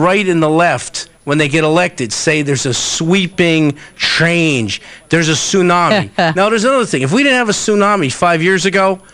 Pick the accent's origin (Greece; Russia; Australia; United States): United States; Connecticut; I travel around the country a lot, and I would tell people I was from Fairfield County